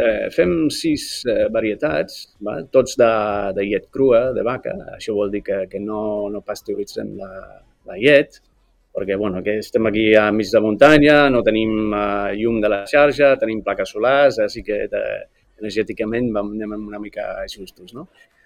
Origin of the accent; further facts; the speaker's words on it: England, United Kingdom; Catalan is a second language; moved away as an adult; now in Spain; d'Artesans dels Avalls. Sí, jo soc anglès. Vaig marxar d'Anglaterra l'any 87, una mica en busca de l'aventura, i anem a acabar aquí a Barcelona.